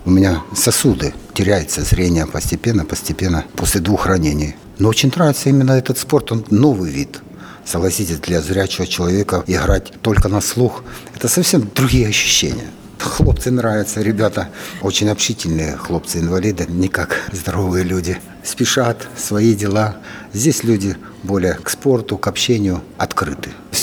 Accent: Horlivka, Donetsk Oblast, Ukraine; я из Горловки, тоже ветеран. С 2014 года я начал воевать, потому что я там житель самого Донбасса

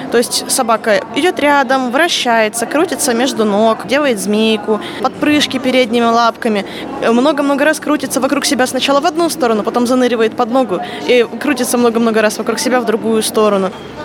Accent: Kemerovo, Kemerovo Oblast, Russia; я из Кемерово.

